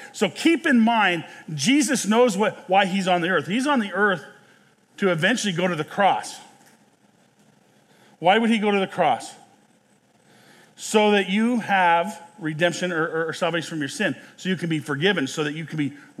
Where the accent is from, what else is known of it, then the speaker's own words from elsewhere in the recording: Nebraska, United States; I grew up in Western Nebraska. There's a lot of pheasant hunting there.